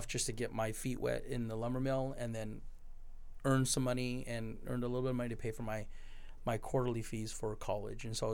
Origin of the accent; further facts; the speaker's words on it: Toppenish, Washington, United States; My mom and dad and I, my sister and my brother, we grew up in Toppenish, Washington.